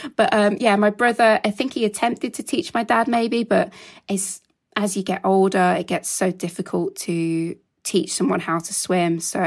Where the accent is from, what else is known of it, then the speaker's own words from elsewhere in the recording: Birmingham, West Midlands, United Kingdom; I'm from Birmingham, so a very diverse area at school, like just different mixes, different cultures.